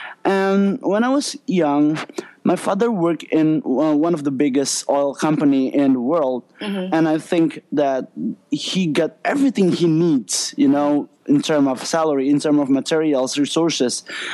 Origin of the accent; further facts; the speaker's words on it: Sumatra, Indonesia; I'm originally from Sumatra. I'm 23 years old